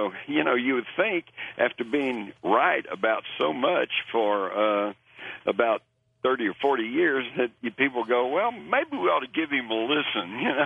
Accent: Texas, United States; I grew up in Texas. We all took guns to school.

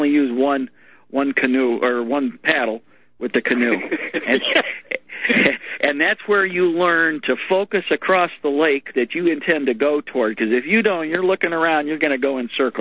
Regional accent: Minnesota, United States; I grew up in Minnesota where there's lots of lakes

